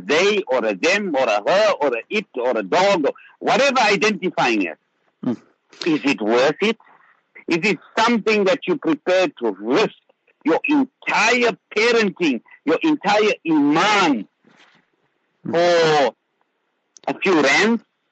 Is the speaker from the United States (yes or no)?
no; Zimbabwe; Look, I grew up in Zimbabwe